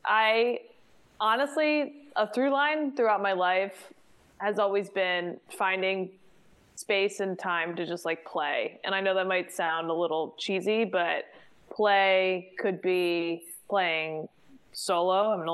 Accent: Wilmington, Delaware, United States; Delaware. Wilmington, Delaware.

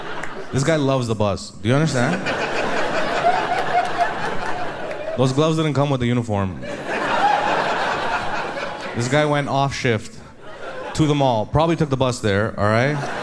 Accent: India; Like, I'm an Indian guy, born and raised.

